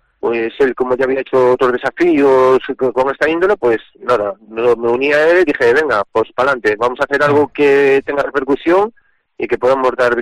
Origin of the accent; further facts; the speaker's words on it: Redondela, Galicia, Spain; Soy de Redondela, efectivamente.